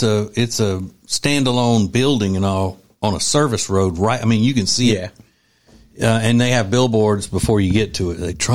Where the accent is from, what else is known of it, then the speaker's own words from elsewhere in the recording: Winnfield, Louisiana, United States; Or as they would call it back in my hometown of Winfield, Louisiana, it's a turd floater.